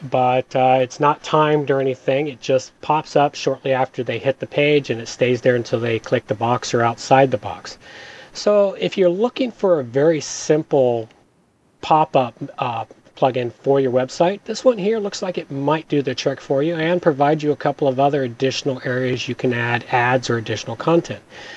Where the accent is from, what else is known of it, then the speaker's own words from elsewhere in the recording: Victoria, British Columbia, Canada; After all, I'm from Victoria, the opposite end of the coast from you.